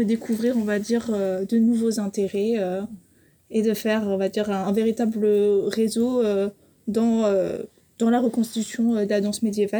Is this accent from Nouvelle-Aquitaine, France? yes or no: yes; Bordeaux, Nouvelle-Aquitaine, France; voilà. C'est ça. Je ne viens pas du tout de Nîmes, je viens de Bordeaux.